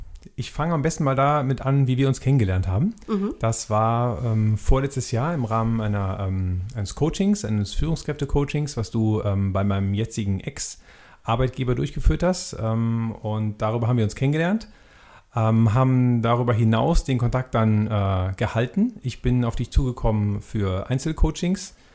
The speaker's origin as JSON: {"language": "German", "region": "North Rhine-Westphalia", "country": "Germany", "tie": "born or raised there", "moved": "as an adult", "said": "Geografisch komme ich aus dem Rheinland, bin aus der näheren Umgebung von Köln, bin dort aufgewachsen, habe dort studiert."}